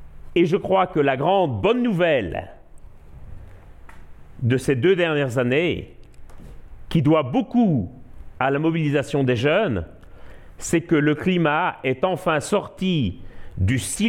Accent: Belgium; je suis né en Belgique et pendant toute mon adolescence, la Belgique a connu une période de très grande austérité

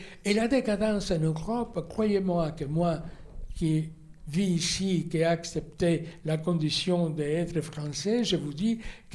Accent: Cuba; moved away; Mes années Cuba, c'est en fait, je voulais parler de pourquoi j'ai quitté Cuba, voilà. Et aussi comment j'ai vécu très peu Cuba, tout petit, après adolescent, etc.

